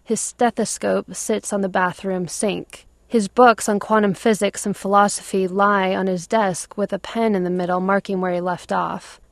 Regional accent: Porter Ranch, California, United States; now in Washington, United States; my family's house in my hometown of Porter Ranch, California, reached me 3,000 miles away in D.C.

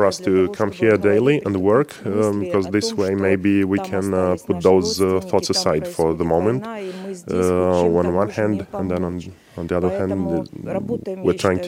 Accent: Donbas, Ukraine; moved away as an adult; also born or lived in Kyiv; now in Tulcea, Romania; Originally, we are from Donbass region. In 2014, we moved deeper within the country. And so ever since, we've been living nearby Kiev. And now we had to move one more time, so here we are.

